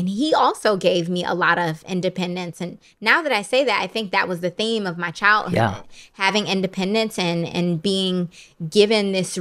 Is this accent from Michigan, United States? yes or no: yes; Detroit, Michigan, United States; Like, I came from Black Detroit. You know, I went to a all Black high school in Detroit. I went to a Black college.